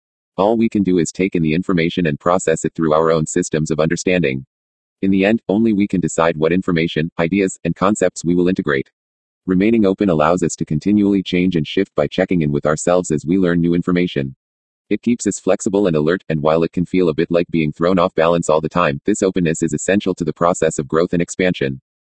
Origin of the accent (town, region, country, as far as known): San Bernardino, California, United States; born there